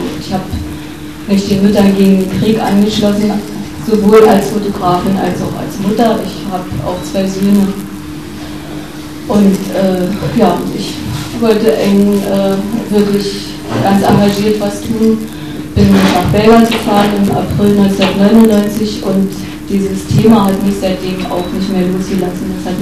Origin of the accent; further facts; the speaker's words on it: Germany; Ich komme aus der DDR, stelle mich wirklich ganz kurz vor